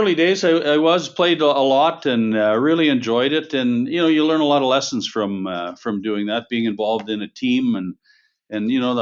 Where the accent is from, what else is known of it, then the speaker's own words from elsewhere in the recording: Saskatchewan, Canada; I'm from Saskatchewan. My father was a Mountie, a Royal Canadian Mounted Policeman. And so we lived in many communities in Saskatchewan.